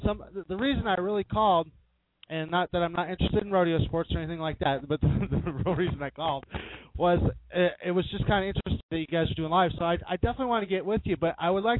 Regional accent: Jacksonville, Florida, United States; I'm in Florida right now. I'm originally from right here in Jacksonville.

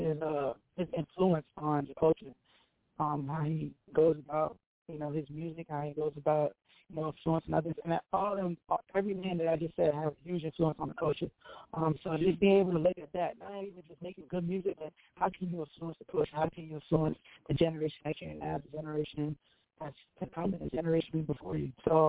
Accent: Kissimmee, Florida, United States; also born or lived in Brooklyn, New York; I'm from Orlando, Florida, Kissimmee, Florida. Born in Brooklyn, New York, Bushwick, and I was raised in Kissimmee, Florida.

